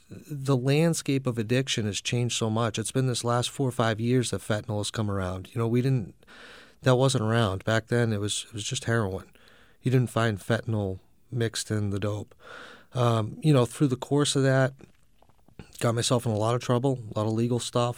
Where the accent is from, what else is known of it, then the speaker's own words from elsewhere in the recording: Salem, New Hampshire, United States; so I came to New Hampshire, you know, which is home for me. I grew up in Salem.